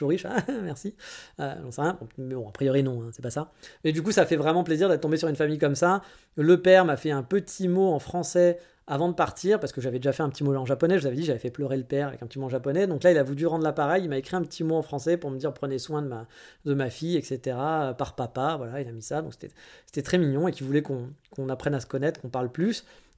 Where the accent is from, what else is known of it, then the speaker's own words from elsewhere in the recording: France; c'est très différent de chez nous en France.